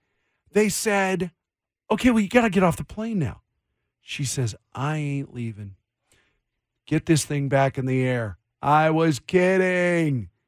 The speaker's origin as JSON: {"language": "English", "region": "Washington", "country": "United States", "said": "I am from Washington."}